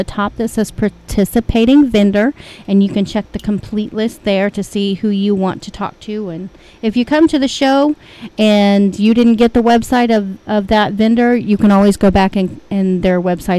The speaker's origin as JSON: {"language": "English", "town": "Coffeyville", "region": "Kansas", "country": "United States", "said": "And I don't know if anybody knows, but I am from Coffeyville."}